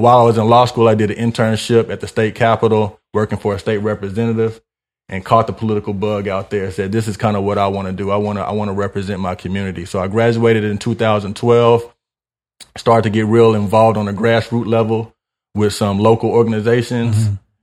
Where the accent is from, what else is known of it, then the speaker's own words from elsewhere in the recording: Houston, Texas, United States; So I'm a product of Southwest Houston. Grew up in the West Belfort, Bob White area.